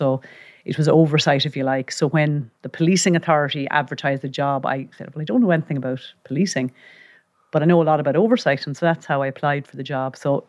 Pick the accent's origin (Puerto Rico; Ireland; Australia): Ireland; Enniscorthy, County Wexford; I'm from Enniscorthy in Wexford. Born in 1970, so I'm in my mid-50s.